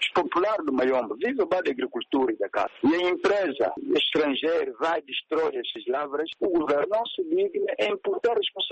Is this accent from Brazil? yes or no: no; Monconde, Cabinda, Angola; born there; A exploração de pedras cá em Cabinda, que é na minha aldeia onde eu nasci, no Monconde